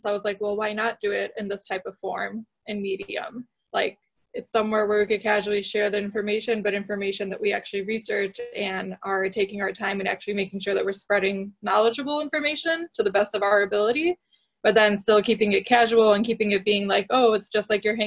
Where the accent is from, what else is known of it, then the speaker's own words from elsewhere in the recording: Lithuania; English is a second language; I'm originally from Lithuania myself